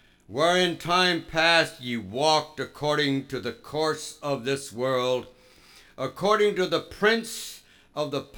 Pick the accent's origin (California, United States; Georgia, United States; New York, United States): New York, United States; New York City; born there; And you remember that I was born in New York City of people in the theater, theatrical people.